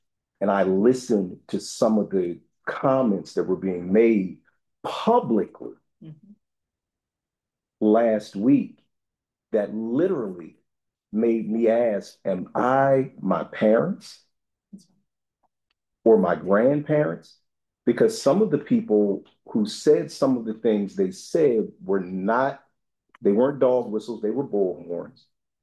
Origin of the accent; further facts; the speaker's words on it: Wilmington, Delaware, United States; And I grew up in the Brandywine School District. I grew up in Wilmington Public Schools that then became the Brandywine School District.